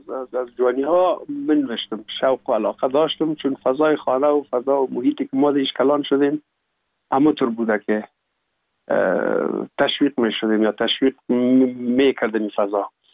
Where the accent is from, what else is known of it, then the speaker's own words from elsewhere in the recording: Kabul, Afghanistan; also born or lived in Pul-e Khumri; من در شهر پلخمری به دنیا آمدیم، یعنی در ولایت بغلان شهر پلخمری، و تا یک سالگی را من هم در موش گذاشتندیم. بعد از او جاب کار بابیم حساب در کابل میکرد و انتقال کرد به اینجا. ما هم امرای مادرم با بابیم یا پدرم آمدیم به کابل